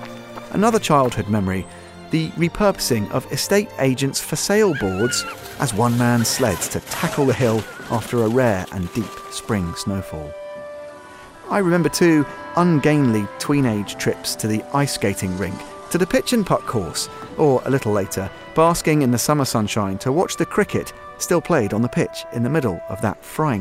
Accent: Muswell Hill, London, United Kingdom; I grew up in Muswell Hill.

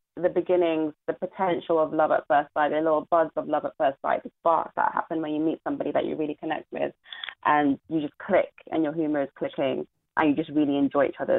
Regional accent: Nigeria; And also, I'm Nigerian.

